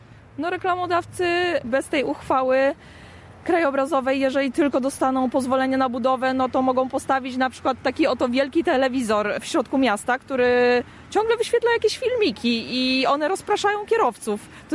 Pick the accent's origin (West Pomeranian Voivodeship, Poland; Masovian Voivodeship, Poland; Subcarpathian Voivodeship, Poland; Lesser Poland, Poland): Subcarpathian Voivodeship, Poland; Rzeszów; Ja pamiętam jeszcze Rzeszów z mojego dzieciństwa, dlatego ja tak walczę o ten ładny Rzeszów, bo ja jestem rzeszowianką z pochodzenia